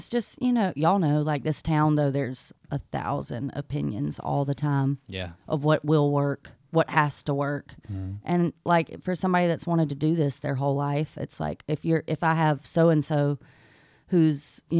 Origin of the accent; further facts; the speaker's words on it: Sparta, Georgia, United States; So Cowboy Bill's is in Milledgeville, Georgia. I'm from Sparta, Georgia, which is like right down the road. And but there were no bars in where I grew up, so we'd all have to go to Milledgeville to...